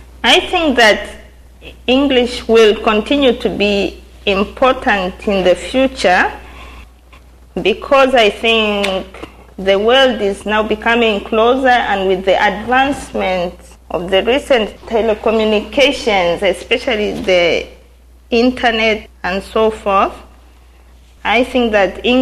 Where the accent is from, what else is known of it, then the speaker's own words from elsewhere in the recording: Tanzania; first language Swahili; English is a second language; from Tanzania, which is a country on the eastern part of Africa. My native language is called Swahili. I began to learn English from my primary school level when I was about 7 years of age.